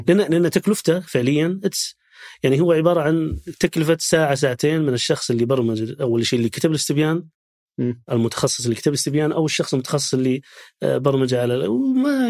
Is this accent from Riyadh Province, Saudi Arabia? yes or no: yes; Riyadh, Riyadh Province, Saudi Arabia; حتى لو أنا سعودي من الرياض